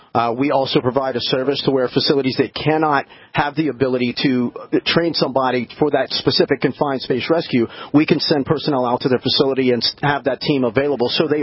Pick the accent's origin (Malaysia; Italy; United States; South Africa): United States; Louisiana; being that I'm from South Louisiana, where it's 81 degrees today.